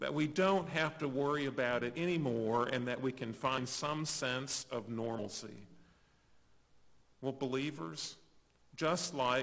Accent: United States; I want what I want, and I want it when I want it. I'm an American.

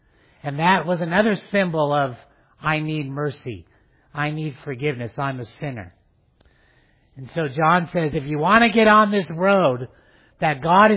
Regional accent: Arizona, United States; I grew up in Arizona and I grew up in the desert.

